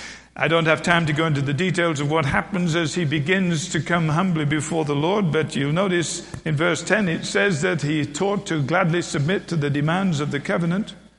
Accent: England, United Kingdom; When I was a kid growing up in England, we used to sing a song

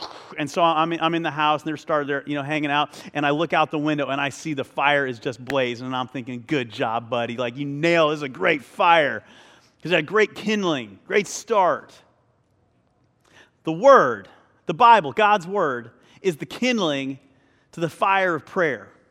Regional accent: Phoenix, Arizona, United States; also born or lived in Chicago; when I was in college, I was from Phoenix, Arizona, went to school in Chicago

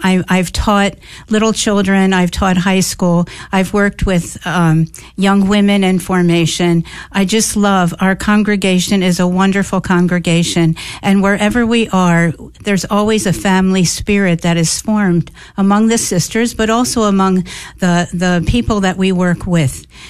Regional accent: Baltimore, Maryland, United States; Well, originally I'm from Baltimore, Maryland.

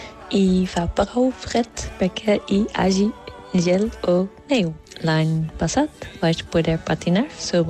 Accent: Netherlands; Catalan is a second language; now in Palma, Spain; som d'Holanda i visc a Palma. Fa 2 anys i mig que visc aquí.

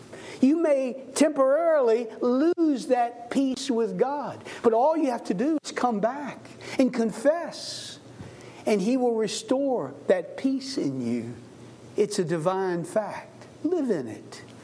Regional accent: United States; I'm American. I live in this culture. I know this culture fairly well. Not so much other cultures.

